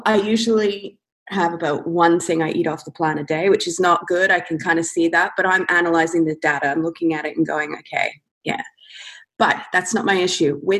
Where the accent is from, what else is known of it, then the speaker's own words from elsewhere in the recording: Canada; I'm Canadian